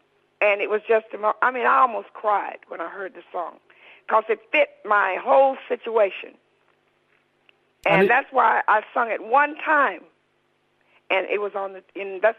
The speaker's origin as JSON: {"language": "English", "region": "Alabama", "country": "United States", "tie": "born or raised there", "said": "we were very, very poor family growing up in Alabama."}